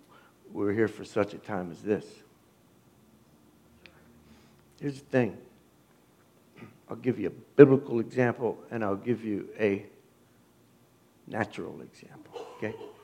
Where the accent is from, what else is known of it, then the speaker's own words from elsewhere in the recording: Dayton, Ohio, United States; you see a lot of things in 56 years growing up in West Dayton. I grew up on Hoover Avenue.